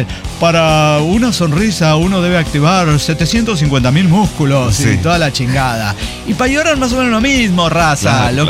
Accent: Mexico; Ya dije esto de llorar y llorar, que soy mexicana

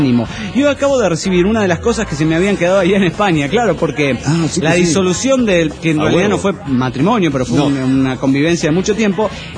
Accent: Mexico City, Mexico; now in State of Mexico, Mexico; soy originario del DF mexicano, pero vivo en el Edomex.

